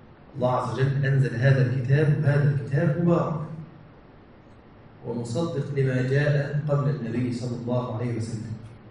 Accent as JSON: {"language": "Arabic", "country": "Egypt"}